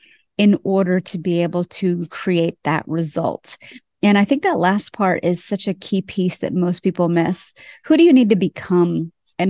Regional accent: Pennsylvania, United States; And I grew up in Pennsylvania.

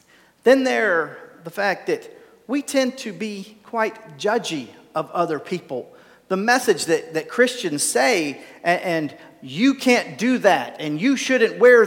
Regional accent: North Carolina, United States; I can sound like I'm from Catawba County, where there's ice and gnats. That's where I'm from.

